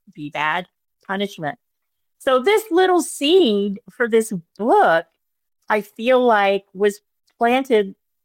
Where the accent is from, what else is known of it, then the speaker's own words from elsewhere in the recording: New Orleans, Louisiana, United States; I grew up in New Orleans, Louisiana, and so very, very Catholic prevalent.